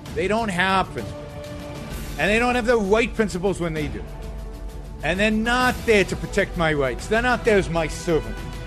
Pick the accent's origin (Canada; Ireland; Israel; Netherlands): Israel; now in United States; Let me just say this. I was born and raised in Israel. Many of you know that.